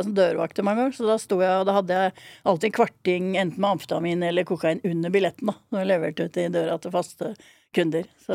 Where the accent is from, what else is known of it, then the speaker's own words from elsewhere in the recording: Drøbak, Akershus, Norway; also born or lived in Miami, United States; så jeg har jo hatt halve barndommen min i Drøbak, og halvparten i Miami på en måte, da, hos pappa og hans nye familie.